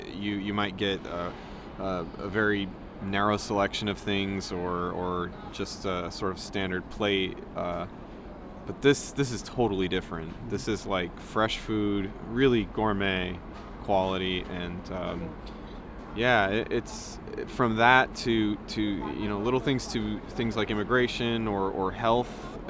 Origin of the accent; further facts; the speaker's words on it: United States; And that's really sad, because I know, as an American, of the amazing things that can be made and that are possible and that our country deserves